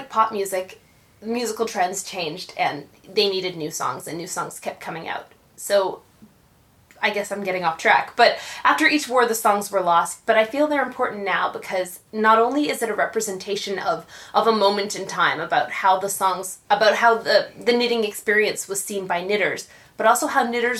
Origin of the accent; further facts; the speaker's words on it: Canada; I'm from Canada, so we had Girl Guides